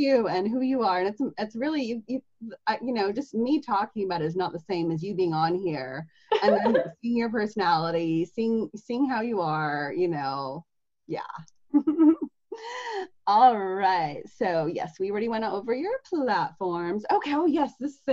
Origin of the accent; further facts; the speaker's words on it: Seattle, Washington, United States; so I'm from Seattle. I live in Seattle and stuff.